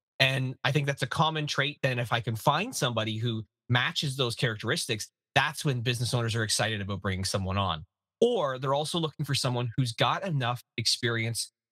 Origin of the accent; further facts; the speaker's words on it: Canada; As a Canadian, I love hockey.